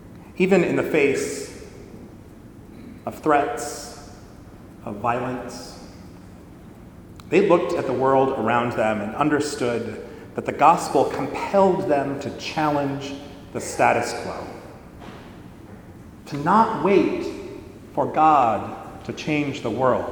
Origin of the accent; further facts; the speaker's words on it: Indiana, United States; Now, there are a lot of Mennonites in northern Indiana. There's even a Mennonite seminary in my hometown.